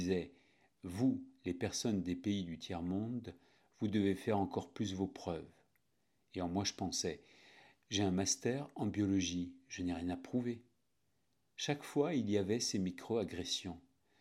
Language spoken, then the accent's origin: French; Tunisia; qui je suis française tunisienne. Mais je valorise plus mon côté tunisien parce que je suis née et j'ai été élevée en Tunisie.